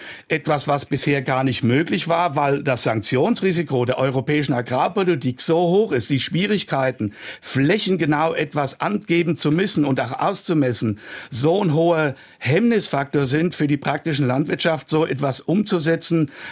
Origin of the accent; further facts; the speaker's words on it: Rhineland-Palatinate, Germany; Wenn ich an meine Heimat gehen kann, wir haben in der Südpfalz ein Biodiversitätsprojekt